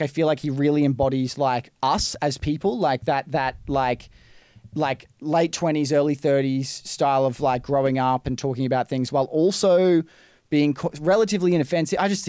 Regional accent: Brisbane, Queensland, Australia; And thanks for jumping on because we're from Brisbane.

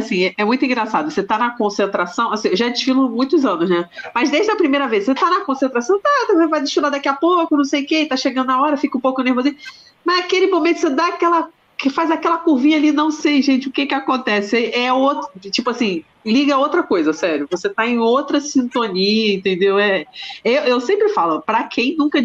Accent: Bahia, Brazil; Sou baiana

